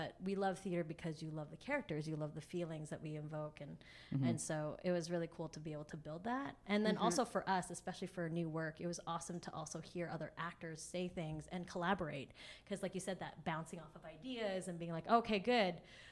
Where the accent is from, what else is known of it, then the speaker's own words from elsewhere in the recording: Edmonton, Alberta, Canada; So Edmonton's my hometown.